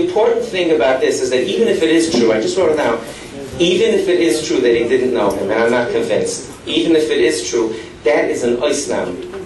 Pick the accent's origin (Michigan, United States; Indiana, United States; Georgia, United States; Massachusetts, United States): Indiana, United States; Muncie; In Muncie, my hometown of Muncie, kids are still hitching from the ages of 9, 10 years old.